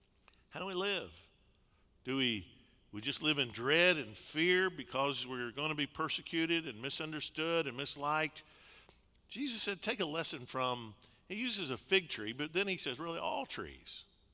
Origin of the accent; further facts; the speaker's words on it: Kentucky, United States; I grew up in Western Kentucky, the eastern edge of the central time zone.